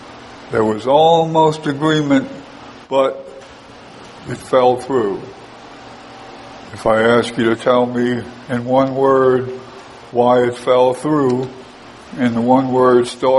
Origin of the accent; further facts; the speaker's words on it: Louisiana, United States; I grew up in Louisiana. I know what flooding is about.